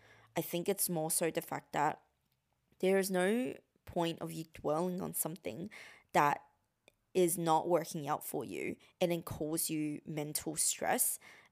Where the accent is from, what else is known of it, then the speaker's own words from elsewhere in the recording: Australia; growing up in Australia as an Asian, it is hard.